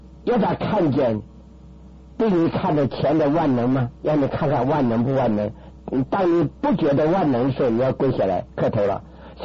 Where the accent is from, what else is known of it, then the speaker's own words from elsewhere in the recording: China; now in United States; 我记得我刚刚来美国，我觉得很羞耻，什么讲到钱呢 ？Make money 就是在羞耻。我们中国人听说这搞钱那个是肮脏的很